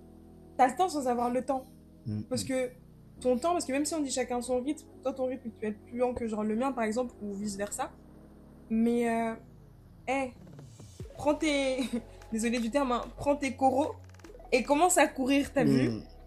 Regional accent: Metz, Grand Est, France; Je suis pas une meuf de cité, moi je viens de Metz.

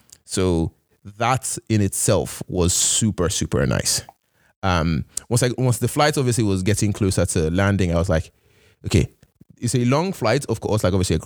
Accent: Nigeria; would they have bothered me the same had I used my Canadian passport with a visa versus coming in as a Nigerian

